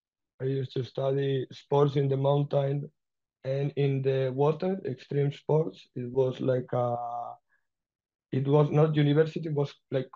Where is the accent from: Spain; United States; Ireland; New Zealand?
Spain; Sant Cugat, Catalonia; I grew up in Sant Cugat. It's a town nearby because of work of my family.